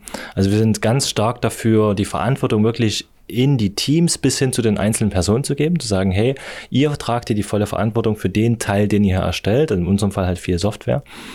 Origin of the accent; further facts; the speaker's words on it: Germany; und ich komme vielleicht dazu als ursprünglich Deutscher